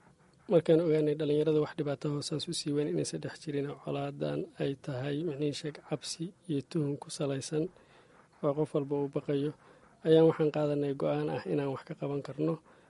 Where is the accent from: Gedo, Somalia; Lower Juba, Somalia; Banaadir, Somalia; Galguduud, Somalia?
Galguduud, Somalia; Abudwak; born there; markaan magaalada nimid degmada Cabudwaq, waa magaaladii aan ku dhalanay